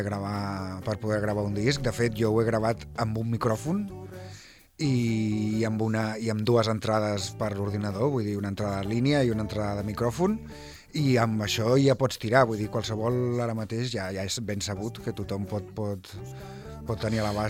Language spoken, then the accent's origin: Catalan; Barcelona, Catalonia, Spain; now in Empordà, Spain; I com jo sóc nascut a Barcelona, criat allà fins als 20 anys, després me'n vaig anar a l'Empordà.